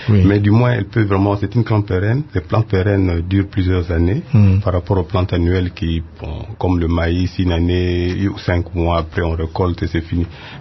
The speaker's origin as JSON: {"language": "French", "region": "Kivu", "country": "DR Congo", "said": "Donc, comme chez nous au Kivu, là, on peut trouver le café arabica."}